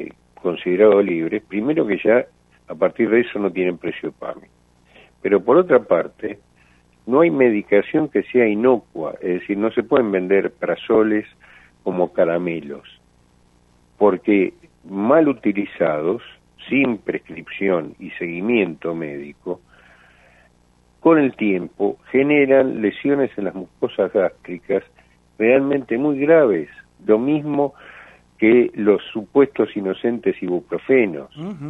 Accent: Argentina; lo que pasa es que somos en Argentina como las cucarachas

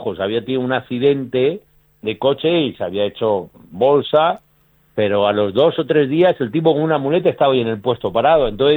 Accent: Madrid, Community of Madrid, Spain; moved away as an adult; yo nací en Madrid capital, uh-huh. Y bueno, me crié allí todo hasta los 18, 19 años, que bueno, ya empecé a viajar, estuve en las Islas Canarias, en Senegal, en África, anduve en Estados Unidos bastante tiempo también

